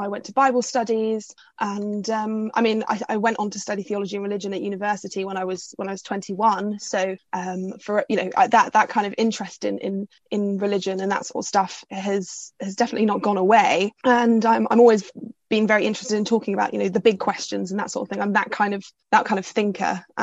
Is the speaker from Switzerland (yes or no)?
no; Hackney, London, United Kingdom; So I grew up in Hackney in East London, and my family is still there now.